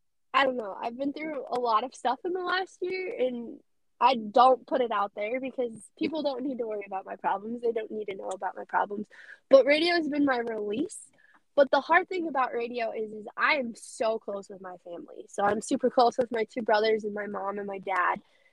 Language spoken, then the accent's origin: English; Colorado, United States; I grew up in Colorado. I thought everywhere was like Colorado. And then my mom's family's from Nebraska, so I spent a lot of time on my grandfather's ranch in Nebraska.